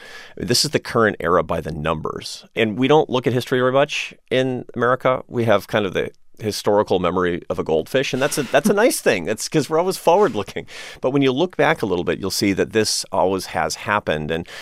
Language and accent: English; Seattle, Washington, United States; I'm from Seattle, Washington, from a liberal family in Seattle, Washington, which is basically redundant because, you know, it's Seattle.